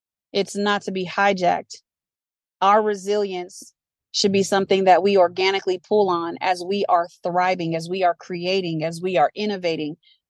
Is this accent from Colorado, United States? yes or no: yes; Denver, Colorado, United States; So I'm born and raised in Denver, and my elders were a part of the Great Migration.